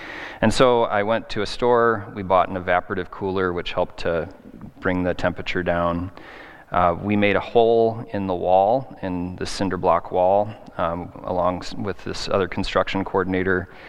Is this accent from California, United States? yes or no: no; Arizona, United States; born there; now in Minnesota, United States; and I was born in Arizona, so I had some experience with heat before as a kid, but this was very, very brutal.